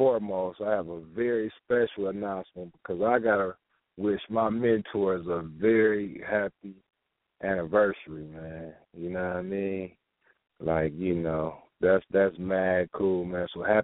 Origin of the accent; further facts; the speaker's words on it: Michigan, United States; I had knew about Rob's background because of where I'm from. I'm from Michigan, you know what I mean? So I grew up on that, you know what I mean?